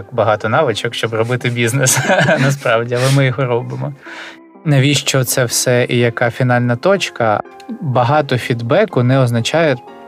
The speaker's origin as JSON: {"language": "Ukrainian", "town": "Luhansk", "region": "Luhansk Oblast", "country": "Ukraine", "said": "Напевно, я з Луганська"}